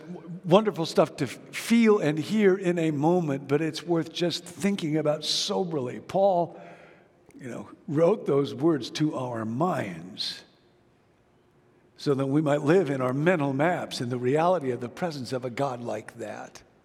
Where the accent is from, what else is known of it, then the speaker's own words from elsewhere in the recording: Rockford, Illinois, United States; moved away as an adult; Years ago, I grew up in Rockford, Illinois. I'd come to California to go to grad school at Fuller, and I went back to Rockford to visit my folks.